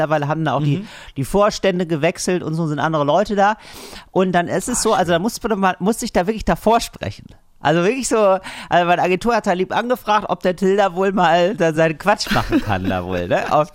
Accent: Geldern, North Rhine-Westphalia, Germany; Das ist wirklich so, ich bin ja aufgewachsen in Geldern, ne?

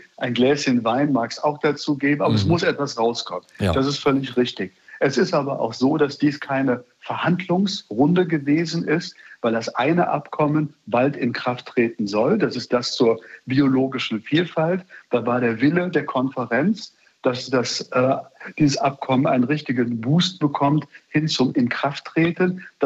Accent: Bremen, Germany

